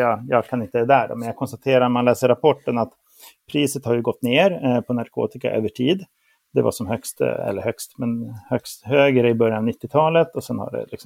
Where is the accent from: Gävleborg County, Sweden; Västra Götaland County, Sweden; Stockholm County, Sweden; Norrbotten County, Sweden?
Norrbotten County, Sweden; Luleå; så jag är ju uppväxt i Luleå med en ensamstående mamma, låg utbildning, låg inkomst.